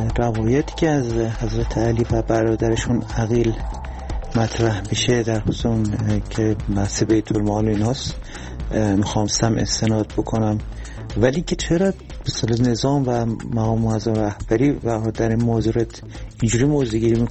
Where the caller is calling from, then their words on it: Tehran, Tehran Province, Iran; از تهران هستم، درود بر شما.